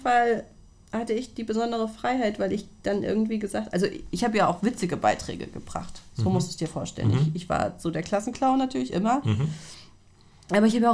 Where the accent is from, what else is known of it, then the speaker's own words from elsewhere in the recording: Northern Germany, Germany; Ich komme aus Norddeutschland.